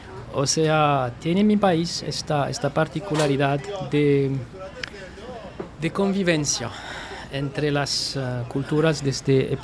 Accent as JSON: {"language": "Spanish", "country": "Morocco", "said": "lo que somos realmente como marroquíes, somos una dinastía con más de 12 siglos de historia. Nosotros también, con nuestras especificidades y nuestros idiomas oficiales, tal como el árabe, el amazigh y el amazigh."}